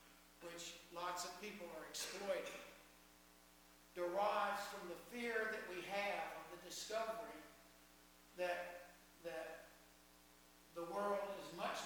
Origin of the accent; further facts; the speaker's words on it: Chapel Hill, North Carolina, United States; I grew up in Chapel Hill